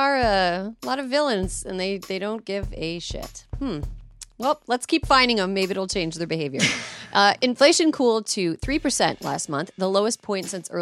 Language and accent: English; California, United States; As a Californian, I gotta say